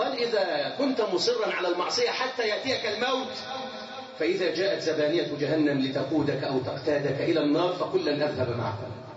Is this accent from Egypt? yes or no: yes; Egypt; في بلدنا مصر